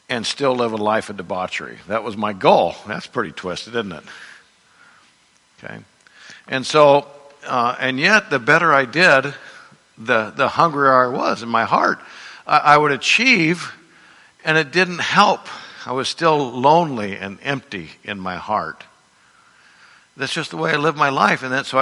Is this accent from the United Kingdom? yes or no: no; Urbandale, Iowa, United States; I didn't know any of this stuff growing up in Urbandale, Iowa.